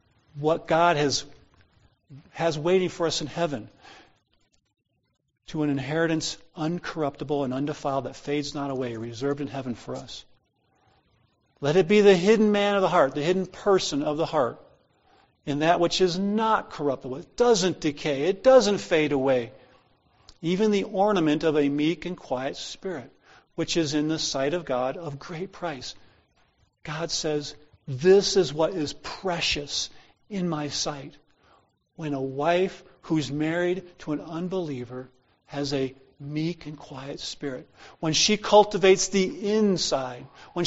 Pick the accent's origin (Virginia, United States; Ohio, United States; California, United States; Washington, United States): Ohio, United States; I grew up in Ohio. There were lots of churches that taught women should not braid their hair or wear jewelry based on this passage.